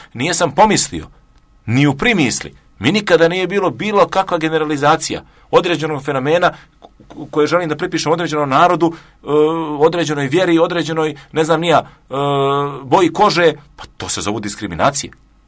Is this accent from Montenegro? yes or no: yes; Nikšić, Nikšić Municipality, Montenegro; bilo je 70.000 ljudi u Nikšiću, mom rodnom gradu